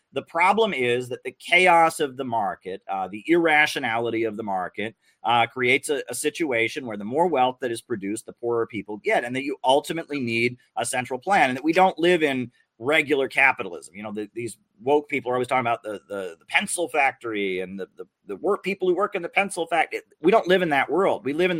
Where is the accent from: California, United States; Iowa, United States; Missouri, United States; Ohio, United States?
Ohio, United States; I was a kid growing up in Ohio in the 90s